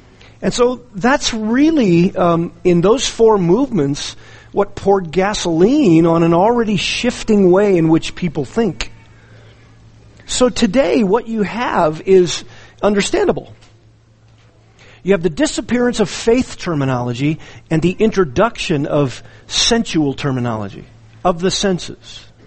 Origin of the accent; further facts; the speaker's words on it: California, United States; I grew up in Southern California, so I kind of watched it happen.